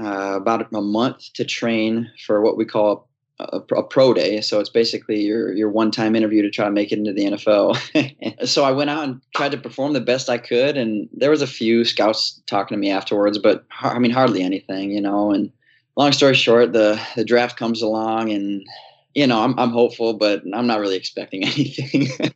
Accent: Aurora, Illinois, United States; Yeah, I am originally from Aurora, Illinois. Did most of my growing up in that area.

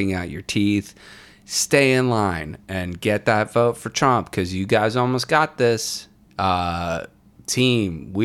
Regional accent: Warrenton, Virginia, United States; My hometown of Warrenton, Virginia is like one of the weirdest

